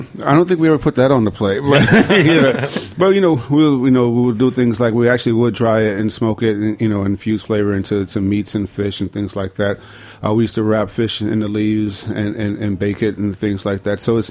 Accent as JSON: {"language": "English", "town": "Chicago", "region": "Illinois", "country": "United States", "tie": "born or raised there", "lives_now": "Atlanta, United States", "said": "So I just see those seasonal things happen so much more in Atlanta than I did growing up in Chicago."}